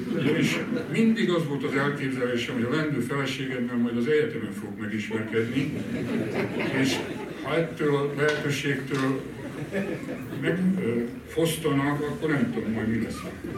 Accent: Orosháza, Békés, Hungary; Budán nem tudtuk elfoglalni azt a házat, amely a miénk volt, és ahol laktunk, és akkor lementünk Orosházára, ahonnan édesanyám származott, ott nőttem föl, ott szerettem volna gimnáziumba menni

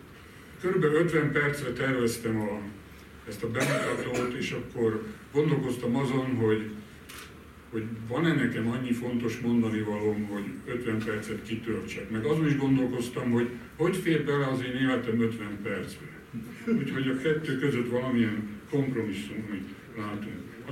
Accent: Orosháza, Békés, Hungary; Budán nem tudtuk elfoglalni azt a házat, amely a miénk volt, és ahol laktunk, és akkor lementünk Orosházára, ahonnan édesanyám származott, ott nőttem föl, ott szerettem volna gimnáziumba menni

